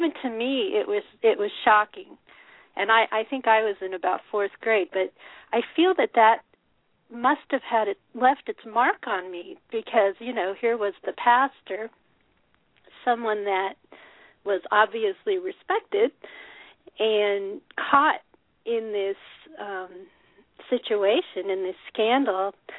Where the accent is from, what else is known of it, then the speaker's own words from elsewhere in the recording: Denver, Colorado, United States; Well, actually, I grew up in Colorado, in Denver